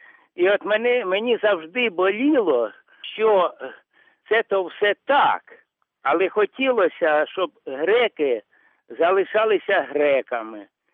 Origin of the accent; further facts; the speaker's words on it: Donbas, Ukraine; Десь в основному так. І я завжди, так би мовити, захищав, як типовий донбасівець